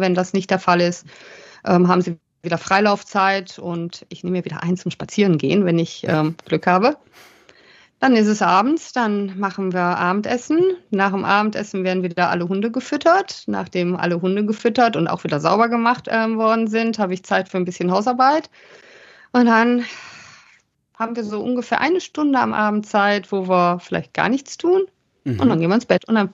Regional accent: Essen, North Rhine-Westphalia, Germany; Ich bin aus Delwig. Ich bin in Delwig aufgewachsen.

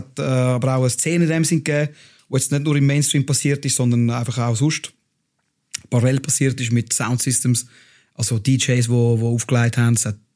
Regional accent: Adliswil, Zurich, Switzerland; Ich bin in Adiswil aufgewachsen.

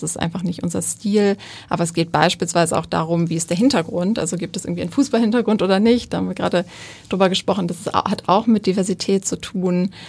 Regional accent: Wuppertal, North Rhine-Westphalia, Germany; Ich komme aus Wuppertal

